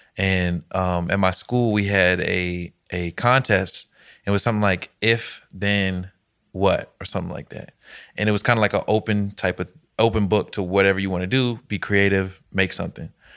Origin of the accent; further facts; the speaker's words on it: Alexandria, Virginia, United States; Right. I'm from Alexandria, Virginia.